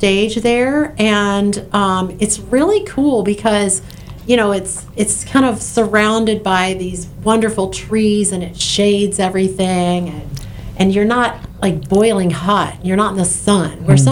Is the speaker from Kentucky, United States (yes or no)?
yes; Kentucky, United States; So I'm originally from Kentucky. Mm-hmm. I am the youngest of seven kids. I grew up with all these brothers.